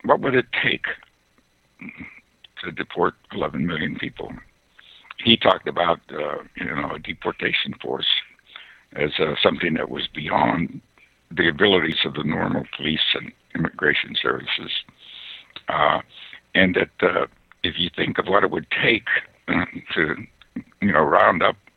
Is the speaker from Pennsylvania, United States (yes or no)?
yes; Elk River, Pennsylvania, United States; Well, just north of Pittsburgh. Yeah. My hometown's Elk River.